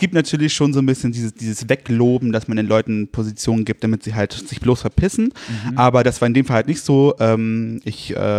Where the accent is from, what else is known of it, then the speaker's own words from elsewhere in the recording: Rendsburg, Schleswig-Holstein, Germany; now in Kiel, Germany; Nein, ich bin in Rendsburg geboren und bin dann so in Dörfern aufgewachsen.